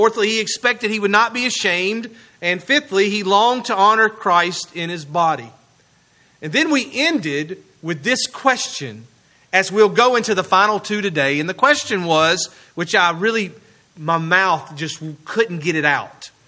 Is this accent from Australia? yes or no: no; Mississippi, United States; That last word's a mouthful for me. I'm from Southwest Mississippi.